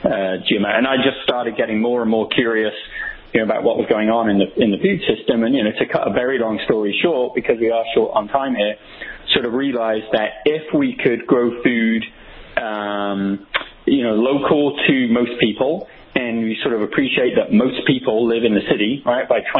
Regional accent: England, United Kingdom; now in United States; I grew up in England, you know, by virtue of the fact that the country is pretty small, almost everything is local. And, you know, when I moved to the U.S., 14, 15 years ago

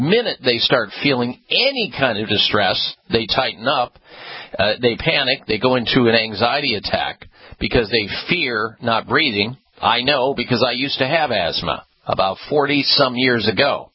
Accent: Midwest, United States; Growing up in the Midwest, eating a lot of dairy foods, that's a no-no for asthmatics usually.

